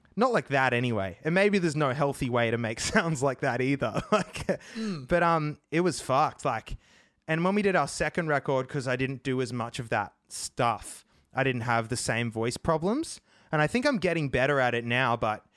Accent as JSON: {"language": "English", "region": "Queensland", "country": "Australia", "tie": "born or raised there", "said": "And I grew up in Queensland, and in summer in Queensland, it's like this relaxed, happy environment a lot of the time."}